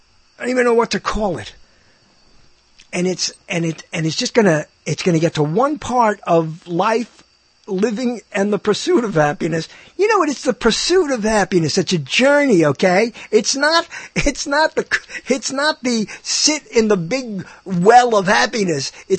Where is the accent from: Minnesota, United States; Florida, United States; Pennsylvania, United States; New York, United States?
New York, United States; Brooklyn; I'm from Brooklyn. I'm from the same city as Joan Rivers.